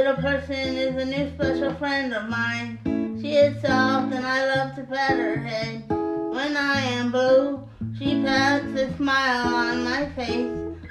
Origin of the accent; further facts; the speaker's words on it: Los Angeles, California, United States; Los Angeles.